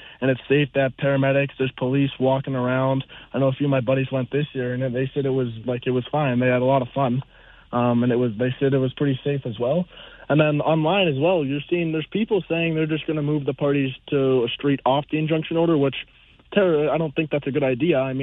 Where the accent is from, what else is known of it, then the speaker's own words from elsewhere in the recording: Waterloo, Ontario, Canada; So, I'm a student, not at one of the local schools, but I'm in St. Catharines at Brock. I'm from Waterloo region locally